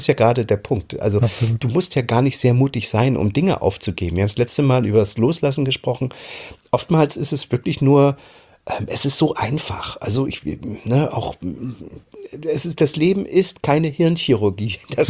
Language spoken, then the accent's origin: German; Germany; Ich bin damals in der DDR groß geworden